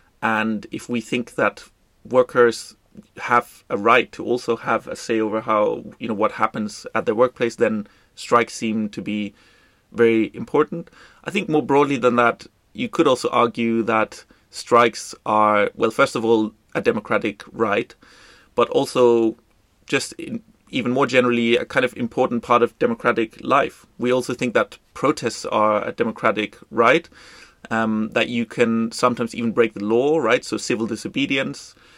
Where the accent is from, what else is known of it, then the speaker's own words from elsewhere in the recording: Denmark; I'm from Denmark.